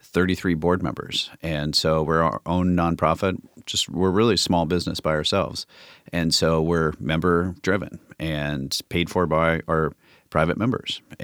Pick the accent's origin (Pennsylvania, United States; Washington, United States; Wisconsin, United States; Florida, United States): Washington, United States; Federal Way; also born or lived in Olympia, United States; I mean, I'm born and raised pretty much. I was born in Olympia, raised in the kind of greater Federal Way area.